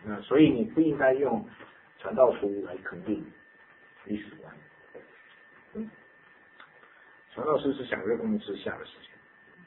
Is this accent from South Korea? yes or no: yes; South Korea; Chinese is a second language; 我们韩国人就已经从一段时间骄傲的要命